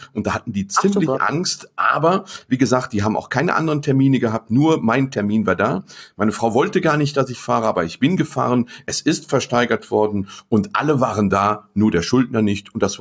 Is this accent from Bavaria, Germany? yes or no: no; Cologne, North Rhine-Westphalia, Germany; als Kölner sagt man, et küt wird küt, es kommt, wie es kommt.